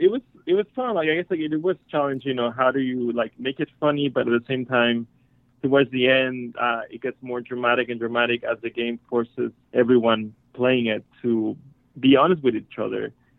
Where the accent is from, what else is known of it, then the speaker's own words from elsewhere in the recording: Mexico; I'm from Mexico, so I'm going to say this wrong